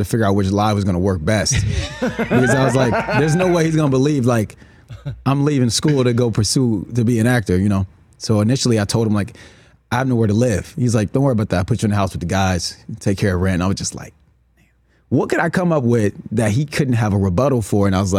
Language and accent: English; Chicago, Illinois, United States; Because I'm from Chicago.